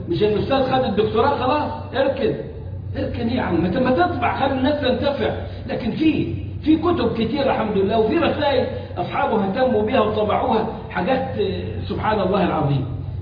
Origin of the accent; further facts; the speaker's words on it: Egypt; واحنا عندنا في مصر بيقول لك ما تخلينا زي تونس احنا كمان